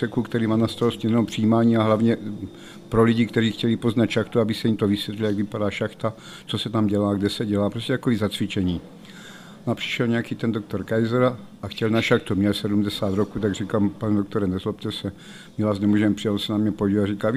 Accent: Kyjov, South Moravian Region, Czechia; já jsem z Jižní Moravy z Kyjova.

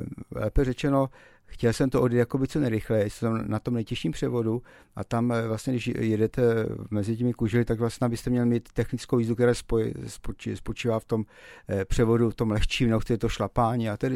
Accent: Moravia, Czechia; also born or lived in Příbram; jsem se narodil v Příbrami, ale maminka pocházela z vesy nad Moravou, to znamená, že je to rodila Moravačka, takže v 10 letech jsme se vrátili zpátky s celou rodinou na Moravu.

